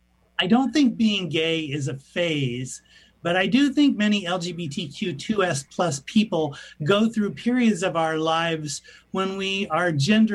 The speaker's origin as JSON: {"language": "English", "region": "Washington", "country": "United States", "tie": "born or raised there", "also_born_or_lived": "Olympia", "said": "I was from a small town. I grew up in Washington State."}